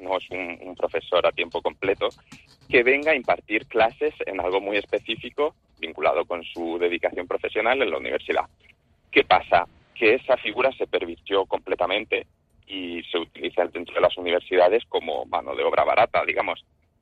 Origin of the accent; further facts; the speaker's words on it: Spain; aunque yo soy español, tengo títulos extranjeros académicos